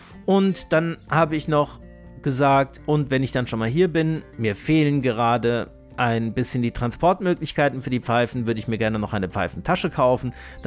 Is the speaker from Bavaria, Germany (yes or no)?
no; Marburg, Hesse, Germany; naja, ich komme aus Marburg, ich bin jetzt mal in München